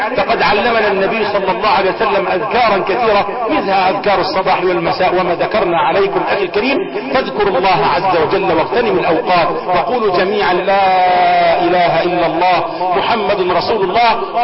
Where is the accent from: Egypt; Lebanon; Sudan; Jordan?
Egypt; بلدنا مصر